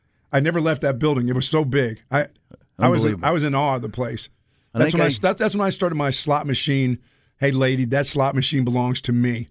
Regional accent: Texas, United States; I said, I'm from Texas.

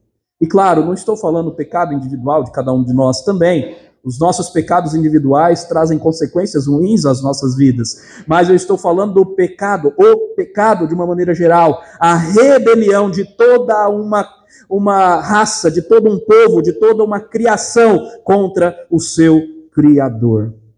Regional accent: Rondônia, Brazil; eu sou rondoniense, até em Rondônia, os confins do Brasil.

